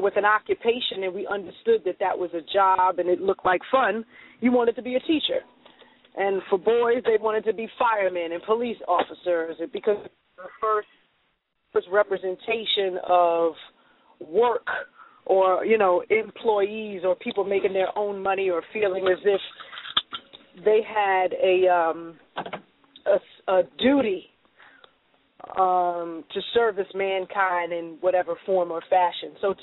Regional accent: Brooklyn, New York, United States; I mean, you're in that area, and I grew up in Brooklyn.

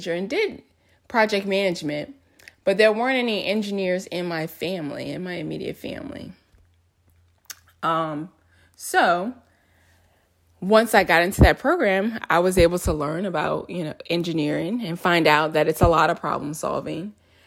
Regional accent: New Orleans, Louisiana, United States; So like I said … I'm from New Orleans. Born and raised in New Orleans, spent my whole childhood here.

